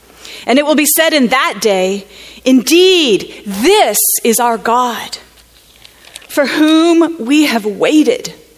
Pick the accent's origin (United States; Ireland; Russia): United States; Grand Canyon, Arizona; And I grew up in the Grand Canyon, as Perry said